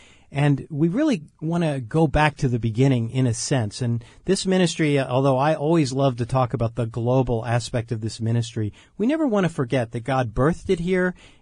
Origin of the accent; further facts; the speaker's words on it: Colombia; now in Orange, United States; I am from Colombia, but I'm living in Orange, California.